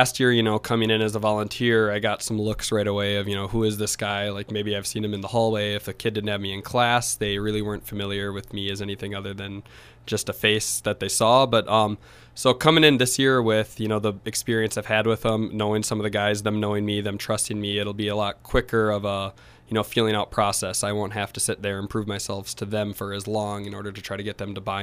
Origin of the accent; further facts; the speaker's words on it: Byron, Minnesota, United States; Yeah, so I grew up in Byron, Minnesota, so just down the road. I played all through high school there.